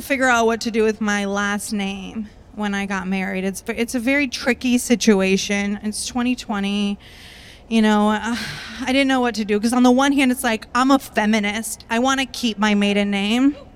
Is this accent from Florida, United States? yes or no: yes; Tampa, Florida, United States; Like, I grew up in Florida. They don't believe in science. Like, I went to high school in the worst education system next to Alabama. We didn't even have a sex ed class in Tampa.